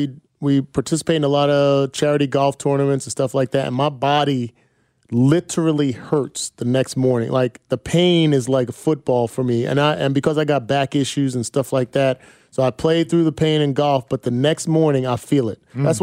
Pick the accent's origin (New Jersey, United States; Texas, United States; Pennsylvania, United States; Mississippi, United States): New Jersey, United States; accent: Jersey; Got my Jersey accent back.